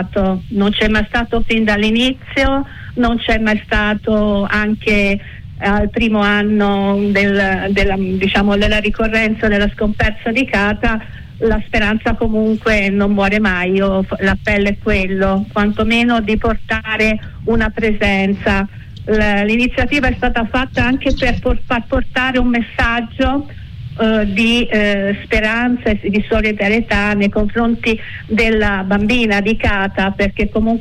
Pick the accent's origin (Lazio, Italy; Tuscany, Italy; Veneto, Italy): Tuscany, Italy; Florence; io sono fiorentina